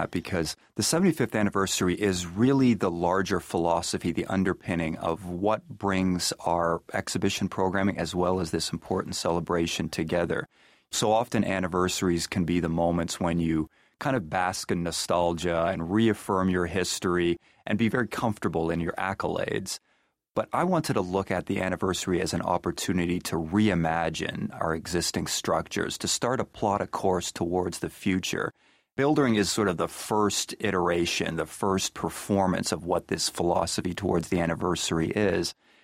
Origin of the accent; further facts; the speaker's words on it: Canada; also born or lived in North Carolina; I'm originally from Canada, had been working in North Carolina most recently